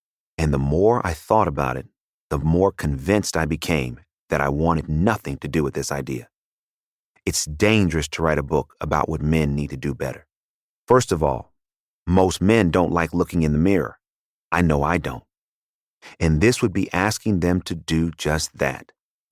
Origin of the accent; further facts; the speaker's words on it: Oakland, California, United States; I was raised in Oakland, California, by my mother, my grandmother, and my grandmother's seven sisters, my great aunts.